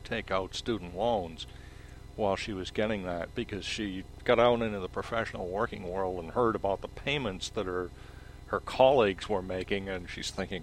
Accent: New Mexico, United States; I'm actually from New Mexico, so I take kind of a dim view of Texas.

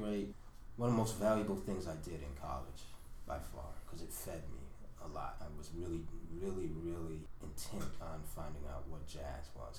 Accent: Detroit, Michigan, United States; I'm interested a little bit in Detroit right now, my hometown.

